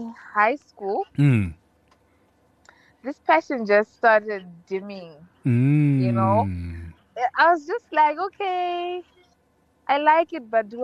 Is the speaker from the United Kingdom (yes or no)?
no; Harare, Zimbabwe; born there; I was born here in Harare, Zimbabwe.